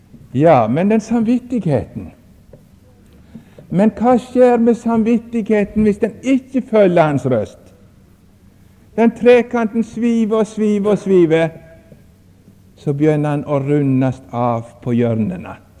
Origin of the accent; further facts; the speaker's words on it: Samnøy, Vestland, Norway; Vi hadde jo melke kyr, eller kuer, eller hva det nå er for noe, hjemme på Samnøy.